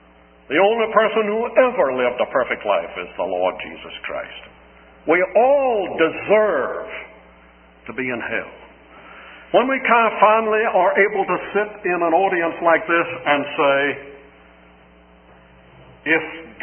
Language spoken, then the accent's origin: English; Charleston, South Carolina, United States; In Charleston, South Carolina, my hometown, it's on the coast. There's some wharves there. We have Texas-sized roaches.